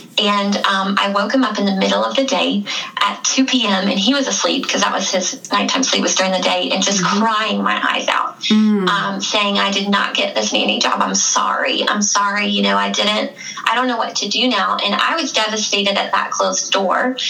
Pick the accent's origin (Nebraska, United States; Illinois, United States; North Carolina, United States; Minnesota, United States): North Carolina, United States; Raleigh; I was born and raised in Raleigh, but I went to school at Appalachian State